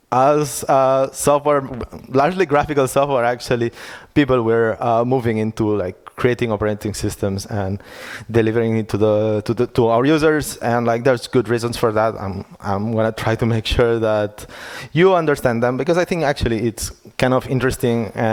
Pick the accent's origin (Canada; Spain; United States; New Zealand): Spain; Barcelona, Catalonia; now in Berlin, Germany; I am from Barcelona, but I'm living in Berlin since a couple of years ago.